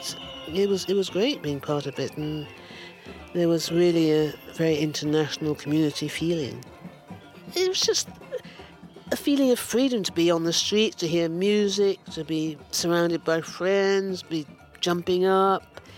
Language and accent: English; Ghana; born there; also born or lived in Notting Hill, United Kingdom; I was born in Ghana, but I have Caribbean roots. I lived in Notting Hill in the late 60s.